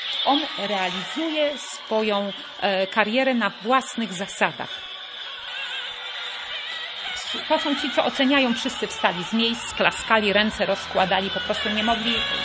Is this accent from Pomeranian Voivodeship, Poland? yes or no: yes; Gdańsk, Pomeranian Voivodeship, Poland; ja już o to zadbałam jako gdańszczanka